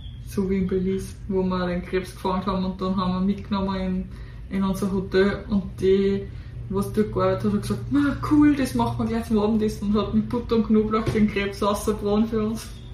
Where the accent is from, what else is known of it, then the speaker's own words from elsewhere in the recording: Cologne, North Rhine-Westphalia, Germany; dann konnte ich wenigstens als Kölner sogar sagen